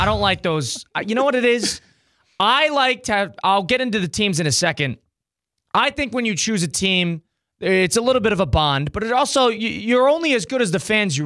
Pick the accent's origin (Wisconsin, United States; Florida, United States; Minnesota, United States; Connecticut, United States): Connecticut, United States; listen, I grew up in Connecticut. That is an in-between of New York and Boston fandom.